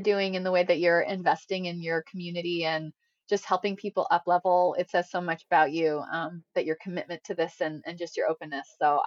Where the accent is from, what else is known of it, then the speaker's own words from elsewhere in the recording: Indiana, United States; Especially I'm come from Indiana, right?